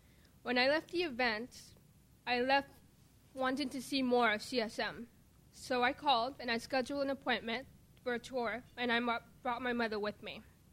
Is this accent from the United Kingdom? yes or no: no; Mexico; now in United States; I grew up in Mexico, and I moved to the U.S. and with my family in 1997.